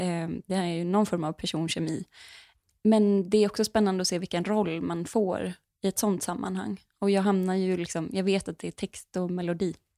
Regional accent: Dalarna County, Sweden; moved away; Ja, men jag kommer ju från Dalarna. Och jag brukar väl beskriva det som att... Alltså jag har inte bott hemma i Dalarna på 10 år typ. Men det är som att mina rötter sitter fast där.

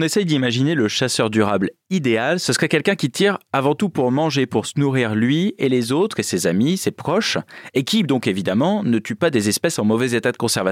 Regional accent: Nouvelle-Aquitaine, France; moi je viens de la Creuse, donc territoire très rural où la plupart des agriculteurs chassent.

